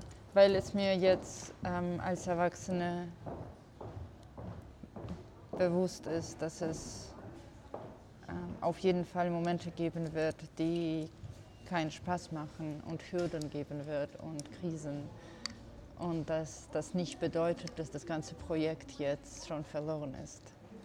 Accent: Georgia; German is a second language; Ich bin hier in Georgien aufgewachsen

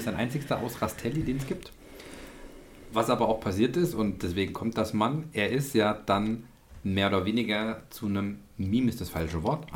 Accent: Leidersbach, Bavaria, Germany; Es ist wie mein Heimatort im wunderbaren Frankenland. Leidersbach ist genauso langgezogen.

